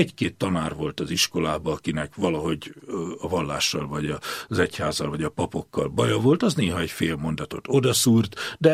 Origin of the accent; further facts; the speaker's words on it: Kissomlyó, Vas, Hungary; born there; Talán onnan kezdeném, hogy én 1953. július 30-án születtem. Ezt úgy is szeretném mondani, hogy nem akárhol, mert Kisomjón, a Kemenes alján.